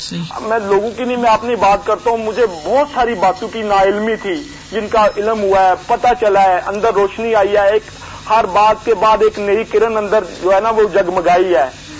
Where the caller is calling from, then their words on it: Punjab, Pakistan; میں جوڑا جوال پر, یہ ہمارا گاؤں ہے گجرات کے ساتھ ہی وہاں سے.